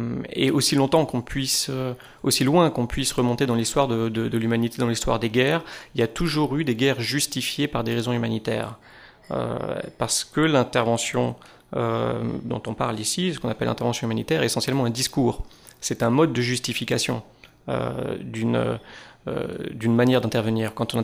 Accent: France; je suis français

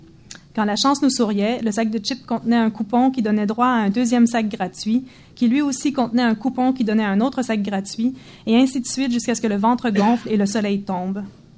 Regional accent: Ontario, Canada; also born or lived in United States / England; je suis franco-ontarienne, je suis pas québécoise. Enfin, à l'origine. Et étant franco-ontarienne, on a un rapport différent à la langue française, je pense, même si mes parents étaient québécois, bon, tout ça. Et après, je suis passée par les États-Unis, l'Angleterre

